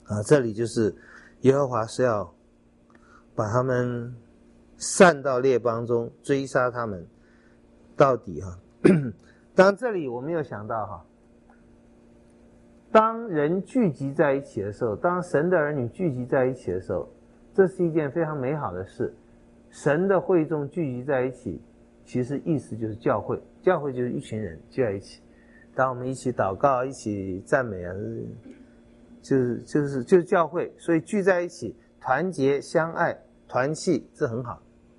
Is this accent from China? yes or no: no; Taiwan; 我们台湾人